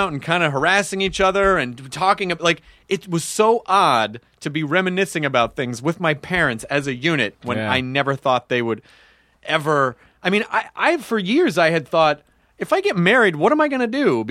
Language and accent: English; Memphis, Tennessee, United States; also born or lived in Louisville; we moved away when I was really, really young and I grew up in Memphis.